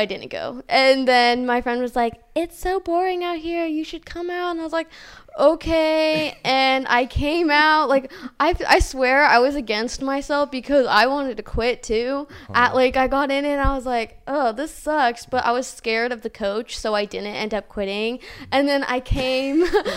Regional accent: Durham, California, United States; I'm from Durham, I get to hear about all the meat that Butte and Durham are planning.

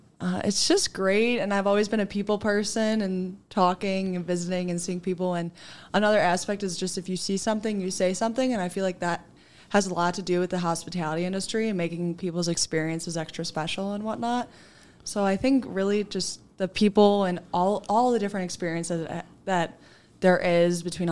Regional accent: Illinois, United States; I'm a junior from the Chicagoland area.

